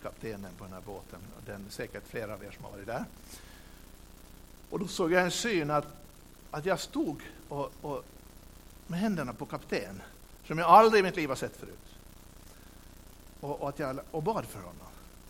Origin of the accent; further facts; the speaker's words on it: Åland, Finland; ni vet, som vi ålänningar kan då